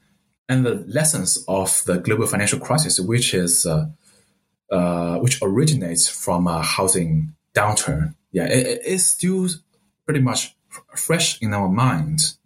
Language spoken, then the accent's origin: English; Hefei, Anhui, China; English is a second language; some other second-tier cities like my hometown, Hefei in Anhui